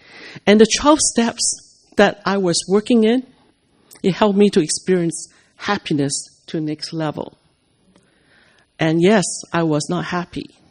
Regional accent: Sudbury, Ontario, Canada; I'm from Sudbury, Ontario, Canada.

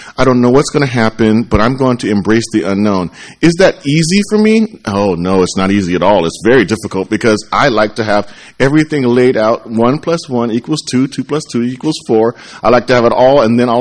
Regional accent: Alaska, United States; from Alaska

